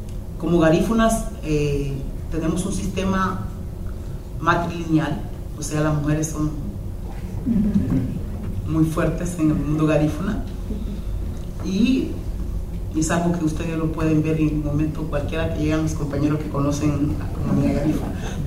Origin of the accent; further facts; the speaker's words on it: Honduras; Soy hondureña, como pude haber sido jamaiquina, como pude haber sido cualquier otro país de cualquier isla del Caribe. Finalmente llegaron nuestros antepasados en 1797 a Honduras